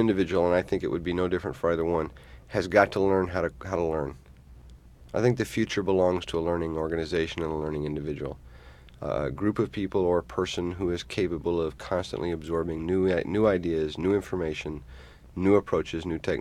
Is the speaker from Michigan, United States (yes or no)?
yes; Detroit, Michigan, United States; I come from Detroit